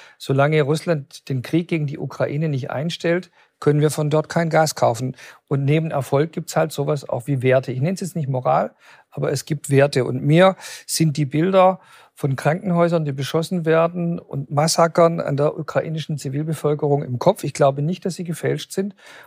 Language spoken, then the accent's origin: German; West Germany, Germany; und ich als Westdeutscher spreche